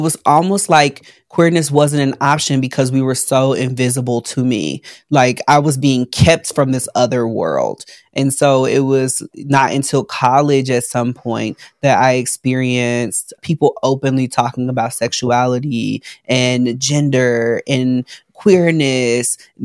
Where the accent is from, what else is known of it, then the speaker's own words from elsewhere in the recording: Chicago, Illinois, United States; now in Atlanta, United States; But my life growing up in Chicago was definitely, I'd say, the working class family. I'm the youngest of six children. I was born with an identical twin sister.